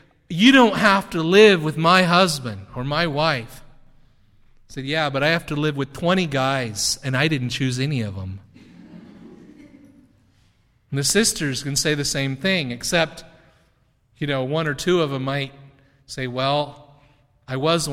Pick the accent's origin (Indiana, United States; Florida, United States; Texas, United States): Indiana, United States; There's a girl in my hometown in Indiana who has given up ice cream.